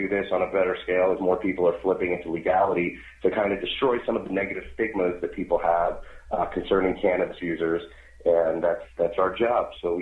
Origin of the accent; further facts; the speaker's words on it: Las Vegas, Nevada, United States; I came from Las Vegas and I was a psychic on stage for Caesar's Palace, Mandalay Bay, Psychic Eye